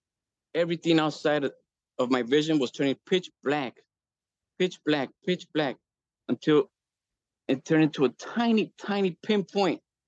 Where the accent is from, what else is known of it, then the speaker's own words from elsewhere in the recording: Chicago, Illinois, United States; And I was raised in Chicago, so I wasn't like the best kid.